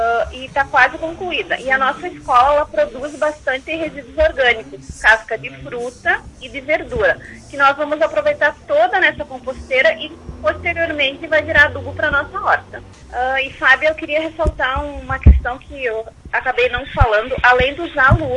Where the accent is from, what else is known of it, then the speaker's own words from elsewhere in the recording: Pinhal da Serra, Rio Grande do Sul, Brazil; tinha uma horta na escola, lá no Pinhal da Serra, de onde eu sou natural.